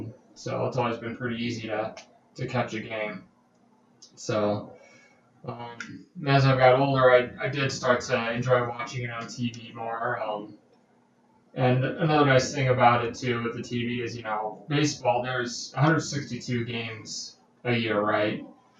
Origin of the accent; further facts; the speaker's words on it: Brookfield, Wisconsin, United States; I'm from Brookfield, Wisconsin.